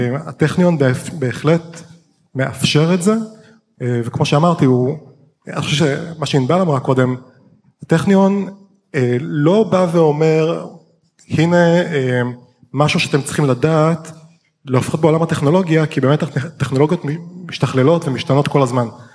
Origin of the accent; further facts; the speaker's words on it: Haifa, Haifa District, Israel; אני נולדתי וגדלתי בחיפה, בבית שמאוד אוהב ספורט ומתעניין בספורט